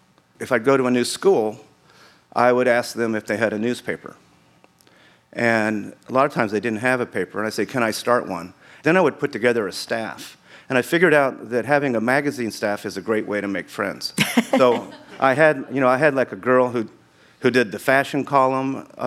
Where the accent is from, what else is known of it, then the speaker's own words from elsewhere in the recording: Alpine, Texas, United States; born there; my dad, that's the reason I was born in Alpine. My dad played baseball there for about 3 or 4 years.